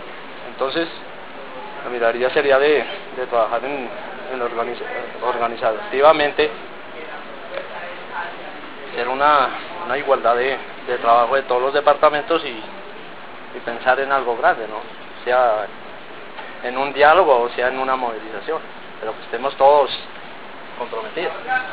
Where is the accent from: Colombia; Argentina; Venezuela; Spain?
Colombia; Totoró, Cauca; vengo del municipio de Totoró, departamento del Cauca.